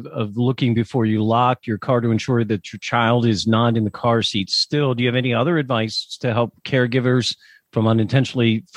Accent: Pennsylvania, United States; I just mentioned, you know, I'm from Pennsylvania

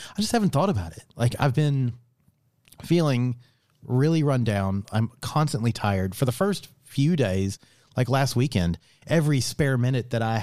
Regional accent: Sydney, New South Wales, Australia; And because he knew I was from Sydney and he was asking about Mardi Gras.

